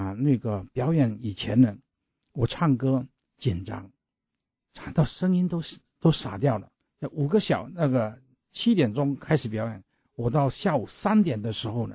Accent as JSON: {"language": "Chinese", "region": "Fujian", "country": "China", "moved": "as an adult", "lives_now": "Seattle, United States", "said": "我来自于土楼我来想用一首歌来把我的故事讲出去"}